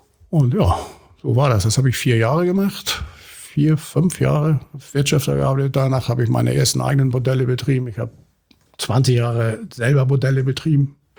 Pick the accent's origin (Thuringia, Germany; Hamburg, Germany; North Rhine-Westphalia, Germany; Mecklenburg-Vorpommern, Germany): Hamburg, Germany; ich bin gebürtiger St. Paulianer.